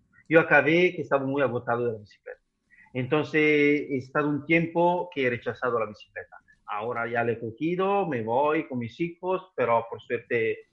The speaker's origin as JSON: {"language": "Spanish", "country": "Italy", "second_language": "Spanish", "lives_now": "Spain", "said": "siendo yo italiano, mujer española"}